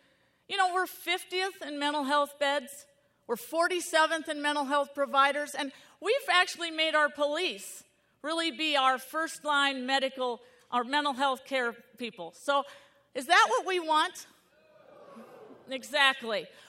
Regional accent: Waterloo, Iowa, United States; I'm from Waterloo. I grew up in a family of eight

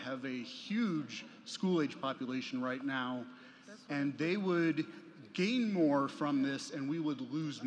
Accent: Iowa, United States; since we are from Iowa, which is a smaller state, we have around 3 million people in the state

